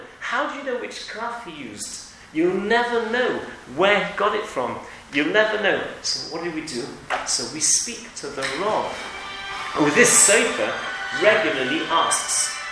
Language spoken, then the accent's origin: English; England, United Kingdom; we, particularly as English people, we're very good at trusting.